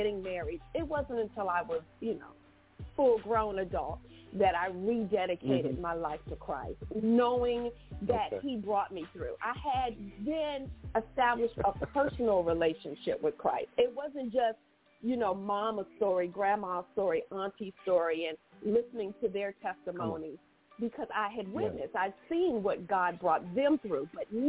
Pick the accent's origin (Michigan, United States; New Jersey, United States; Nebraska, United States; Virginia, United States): Virginia, United States; Fort Belvoir; born there; I am originally from the East Coast. I was born in Fort Belvoir, Virginia.